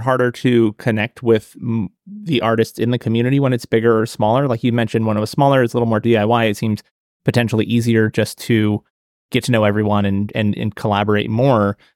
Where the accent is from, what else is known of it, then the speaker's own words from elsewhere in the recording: Reno, Nevada, United States; moved away; left to go to bigger cities because I thought that was more exciting. There was more happening. So I was gone from Reno from 2001 to 2016.